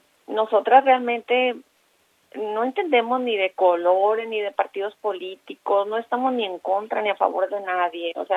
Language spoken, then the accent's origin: Spanish; Mexico; porque somos mexicanas, porque tenemos familia, porque trabajamos y pagamos nuestros impuestos